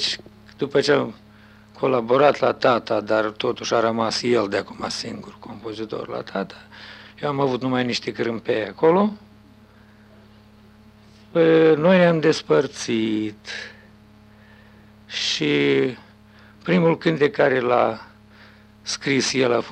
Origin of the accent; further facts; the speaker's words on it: Leova, Leova District, Moldova; Cum o scrie acasă la Leova, nu mai scrie nimeni. E cum spun, când eu mă întorc cu drag în satul meu și mi-e atât de bine.